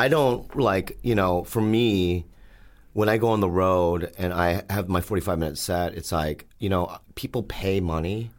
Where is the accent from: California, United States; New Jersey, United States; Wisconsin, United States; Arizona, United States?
California, United States; San Diego; also born or lived in Minnesota; When I was a kid, I lived in Minnesota, but mostly in San Diego. I was born in San Diego.